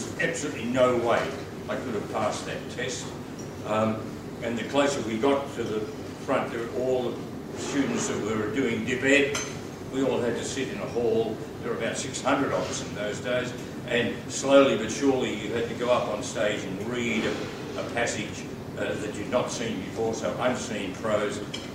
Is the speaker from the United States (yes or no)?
no; Echuca, Victoria, Australia; I'm an Anglican. I was raised in Echuca